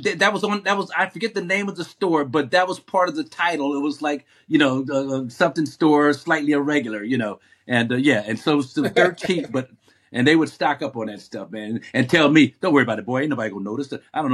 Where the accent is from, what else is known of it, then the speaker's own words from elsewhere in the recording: Louisiana, United States; also born or lived in Los Angeles; And so I like to talk about my family as being Louisiana. We're from Louisiana, Charlie.